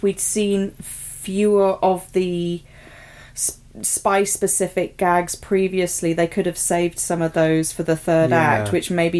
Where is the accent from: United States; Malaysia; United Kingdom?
United Kingdom; like just the delicious things that we both enjoy and make fun of about being British.